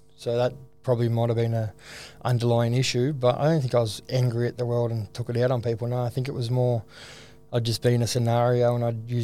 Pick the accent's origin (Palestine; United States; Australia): Australia; Bass Hill, New South Wales; also born or lived in Liverpool / Yagoona; But I was born in Liverpool, in Liverpool Hospital in 94. So from there, I lived in Bass Hill for the start of my childhood to move to Yagoona.